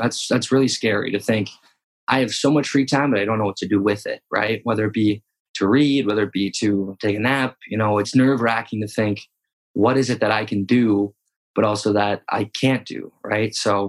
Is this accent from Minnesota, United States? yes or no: yes; St. Louis Park, Minnesota, United States; I chose to go to Lake Forest College in Northern Illinois, which from my hometown of St. Louis Park, Minnesota, it's about 400 miles.